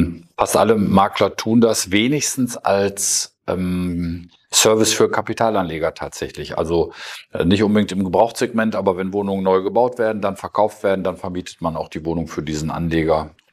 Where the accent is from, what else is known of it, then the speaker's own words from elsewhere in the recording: Münster, North Rhine-Westphalia, Germany; ich komme ja aus Münster, das ist eine Studentenstadt.